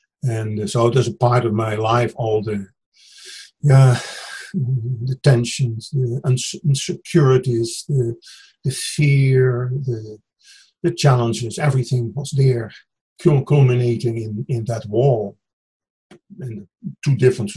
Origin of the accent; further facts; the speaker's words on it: Netherlands; moved away as an adult; Now, first of all, I'm still a loyal subject of the King of the Netherlands. I'm still a Dutch citizen. I was born in Holland, lived for 21 years in Holland. Then I moved to West Berlin